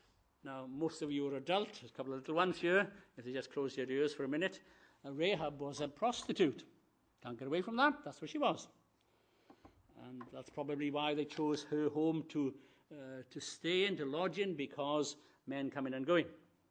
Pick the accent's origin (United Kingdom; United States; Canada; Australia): United Kingdom; Wales; We have an expression in Welsh, it's called hiriaeth. Hiriaeth is a homesickness, but being Welsh, of course, is much deeper than the English